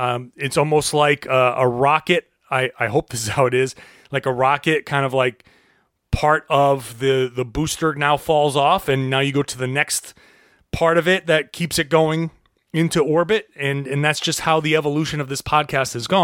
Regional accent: Rhode Island, United States; born there; I was born in Rhode Island. I grew up a Celtics fan.

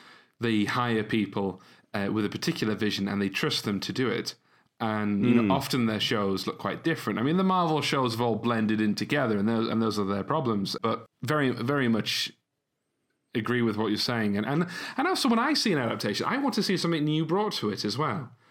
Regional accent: United Kingdom; because I'm British

